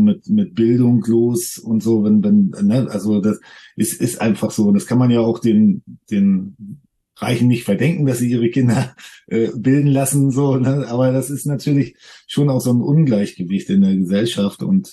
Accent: Germany; born there; wir sind jetzt hier in Deutschland geboren und wir haben hier das Recht, in halbwegs Wohlstand zu leben

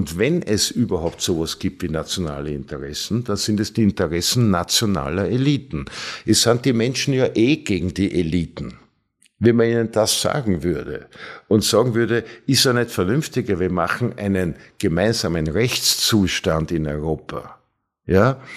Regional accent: Vienna, Austria; Ich bin Wiener und habe ein Haus in Niederösterreich.

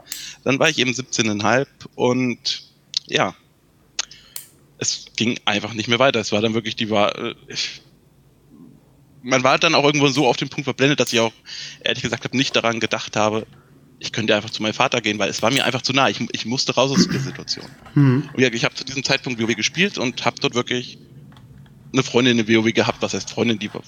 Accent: Thuringia, Germany; ich komme aus Thüringen, also aus dem Osten, mein Vater ist also noch DDR

